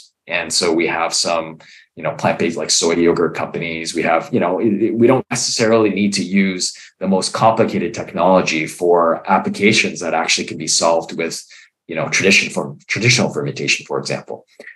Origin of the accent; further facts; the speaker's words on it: Canada; me growing up in Canada, I always was surrounded by Humane Society, you know, the anti-fur movement